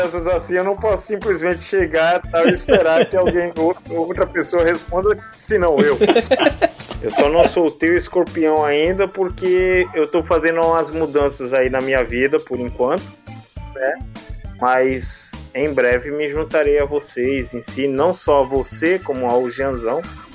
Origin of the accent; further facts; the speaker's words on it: Pernambuco, Brazil; o que se passa na minha terra natal. Como um pernambucano em si, eu reconheço muito do que foi feito ali